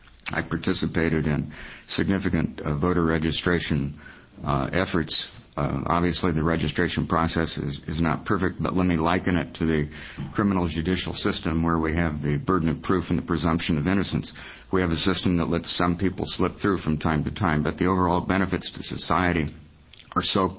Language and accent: English; Oregon, United States; born there; My background is I am an infantry veteran. I was born here in Oregon.